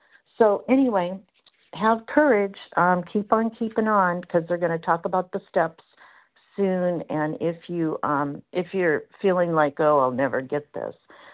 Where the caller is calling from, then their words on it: Washington, United States; I'm calling from Washington State.